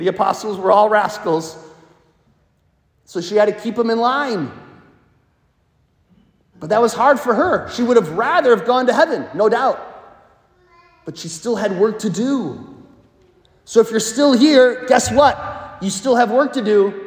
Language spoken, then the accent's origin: English; Wisconsin, United States; The Lambeau Field in heaven, because I'm from Wisconsin, right?